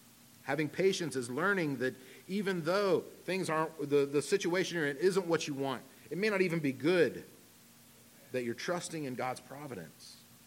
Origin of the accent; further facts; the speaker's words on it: Virginia, United States; I grew up in Southern Virginia, the heart of the Civil War